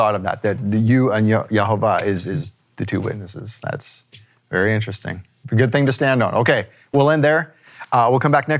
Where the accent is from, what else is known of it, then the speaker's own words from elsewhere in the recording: Canada; moved away; I'm coming from Canada. It doesn't sound like we came from Canada.